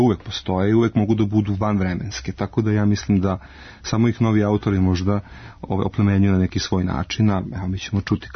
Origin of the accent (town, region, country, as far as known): Serbia